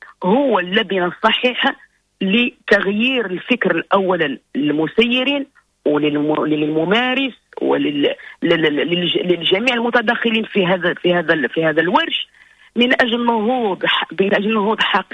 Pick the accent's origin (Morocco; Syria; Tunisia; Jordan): Morocco; الجميع يترقب ما يمكن أن يصنعه بلدنا المغرب